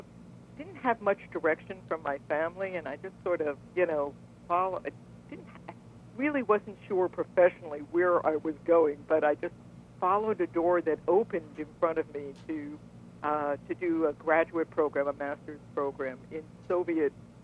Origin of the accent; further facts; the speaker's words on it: Yonkers, New York, United States; born and raised in Yonkers, New York, and in the 1950s.